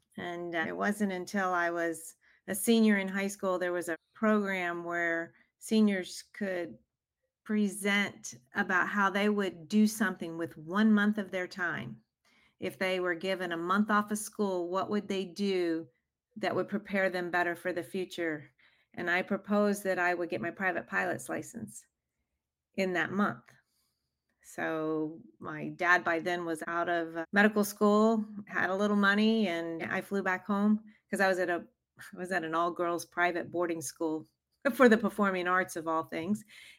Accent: Georgia, United States; Well, growing up in Georgia, my dad was a medical student, and I have three brothers growing up, and there was no money.

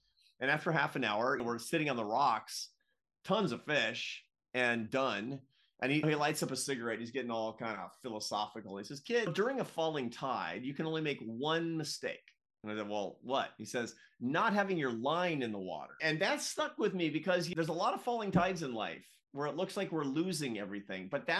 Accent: Seattle, Washington, United States; I grew up in the Pacific Northwest in Seattle, and I was down in Lincoln City, Oregon with my aunt.

